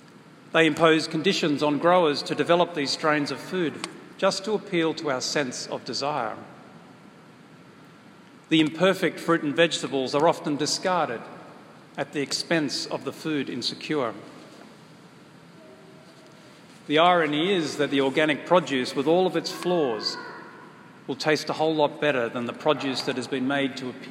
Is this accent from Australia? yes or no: yes; Australia; moved away as an adult; now in United States; When I was growing up in Australia, the culture was very much British-centric. But by that time I left Australia to come here